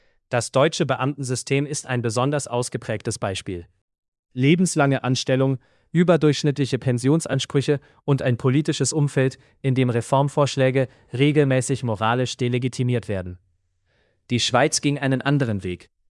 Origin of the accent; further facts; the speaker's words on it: Germany; Nun ist Deutschland mein Heimatland. Was also sollten meine Landsleute tun?